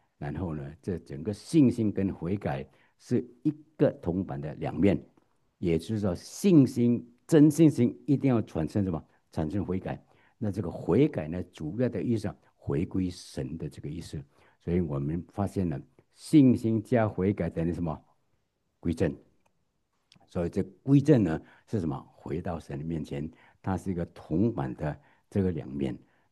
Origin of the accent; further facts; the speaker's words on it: China; 先了解传统上我们作为中国人，作为华人，有时我们用自己华人传统思想的概念套在圣经里面